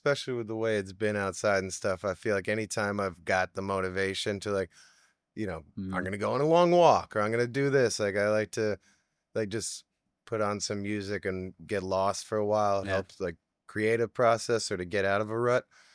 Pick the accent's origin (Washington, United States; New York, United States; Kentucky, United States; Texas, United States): New York, United States; North Salem; Well, grew up in Westchester in North Salem.